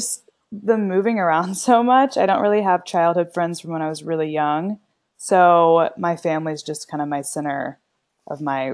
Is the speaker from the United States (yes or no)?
yes; Fort Worth, Texas, United States; also born or lived in Houston; So I'm from Fort Worth, Texas, and it's a city kind of, it's near Dallas.